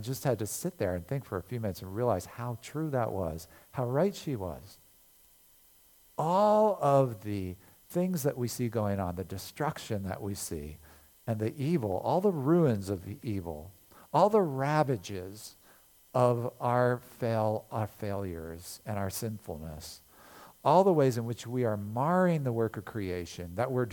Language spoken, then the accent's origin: English; Lancaster County, Pennsylvania, United States; But this just where I live in my hometown, Lancaster County, in the nickel mines.